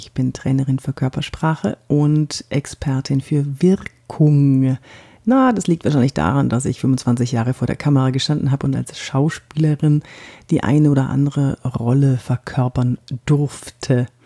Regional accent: Bavaria, Germany; accent: Franconian; also born or lived in Munich; Also ich bin Fränkin, wie du hörst. Ich bin in Frankenland aufgewachsen. Naja gut, ich bin in München geboren, bin in Franken aufgewachsen und in der Schauspielschule habe ich gelernt, wie ich diesen fränkischen Dialekt so ein wenig wegkriege, ne?

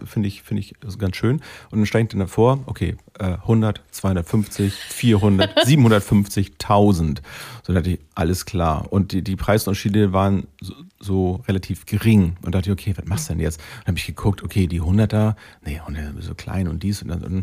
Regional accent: Bad Segeberg, Schleswig-Holstein, Germany; Vielleicht ist es auch bei uns in Segeberg ein bisschen anders als hier.

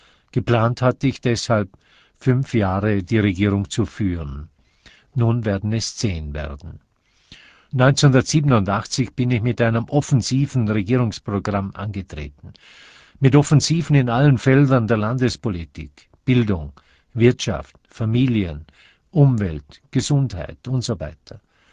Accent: Thüringen, Vorarlberg, Austria; Zunächst für meine Heimatgemeinde Thüringen

